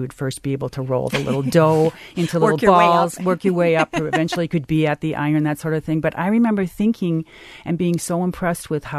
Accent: Green Bay, Wisconsin, United States; I'm from the Green Bay area originally, and part of my culture is Belgian.

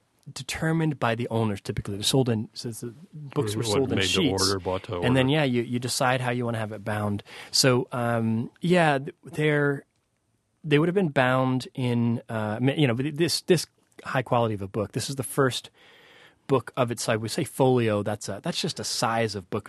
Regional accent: New York, United States; I was raised in a home where I was raised in the Adirondack Mountains of New York. It's this forest preserve that's 6 million acres, but you're inside the park.

